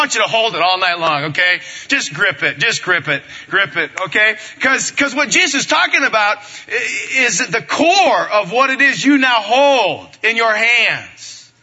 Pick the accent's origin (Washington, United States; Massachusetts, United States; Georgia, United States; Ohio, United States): Ohio, United States; Port Clinton; moved away as an adult; I'm from Ohio originally. Moved out to California near south of L.A., Orange County, Newport Beach, Costa Mesa area. Moved out there about 22, 23 years ago. I'm from Port Clinton, Ohio.